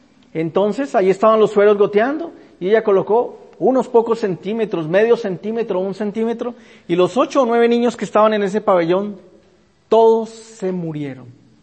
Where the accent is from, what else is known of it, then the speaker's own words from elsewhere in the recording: Cali, Valle del Cauca, Colombia; born there; en la ciudad donde yo nací, en Cali.